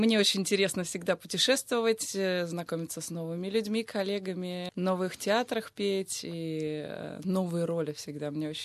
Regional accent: Saint Petersburg, Russia; В Санкт-Петербурге, я из Санкт-Петербурга.

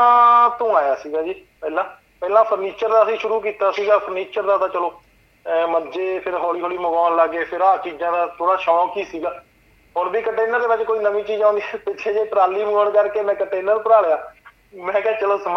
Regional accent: Himmatpura, Punjab, India; ਸਾਡੇ ਪਿੰਡ ਜਿਵੇਂ ਹਿੰਮਤਪੁਰੇ ਕਹੀਆਂ ਬਣਦੀਆਂ

